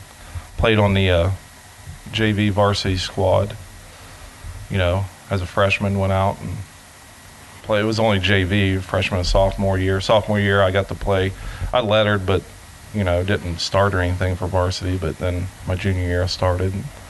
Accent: Newark, West Virginia, United States; also born or lived in Freeport; We lived in Ritchie County, then we moved to Freeport. Yeah. Lived there probably till I was 8, and then we moved over to Newark.

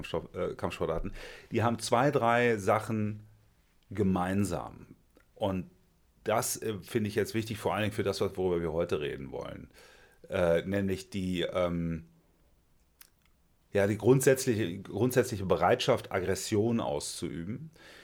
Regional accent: North Rhine-Westphalia, Germany; Und ich bin in Nordrhein-Westfalen eben aufgewachsen

